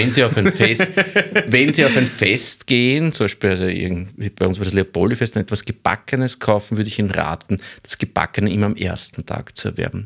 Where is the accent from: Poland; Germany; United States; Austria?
Austria; Klosterneuburg, Lower Austria; Nein, also ich komme aus Klosterneuburg